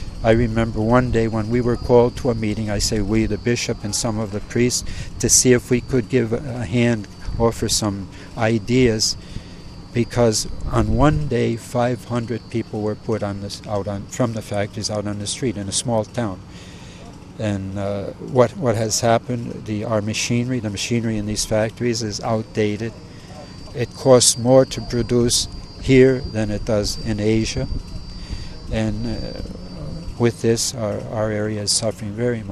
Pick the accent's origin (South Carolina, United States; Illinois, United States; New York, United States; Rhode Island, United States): New York, United States; Troy; now in Valencia, Spain; I'm from Troy, New York, and I felt a certain identity because where I'm from is known for shirt and collars years ago in Troy, New York.